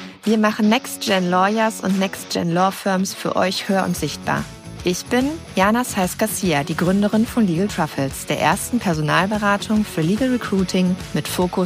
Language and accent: German; Recklinghausen, North Rhine-Westphalia, Germany; dass du nach Recklinghausen zugezogen bist. Und das ist meine alte Heimatstadt.